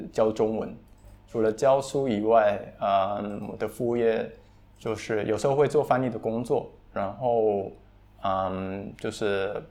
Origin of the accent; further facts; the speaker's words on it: Tangerang, Banten, Indonesia; also born or lived in Jakarta; 我出生于雅加达，但是我从小都是在丹格朗长大，就是我现在住的地方。